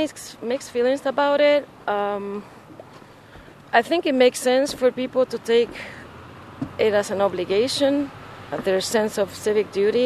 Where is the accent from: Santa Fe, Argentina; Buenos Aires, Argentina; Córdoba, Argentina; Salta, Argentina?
Buenos Aires, Argentina; English is a second language; also born or lived in La Plata; Yeah, I was born in La Plata, Argentina. I grew up part of the time there, more in a suburb, on the way to Buenos Aires. And then my dad, who was working in Buenos Aires most of his life, decided that we should move to Buenos Aires itself. So I was there growing up.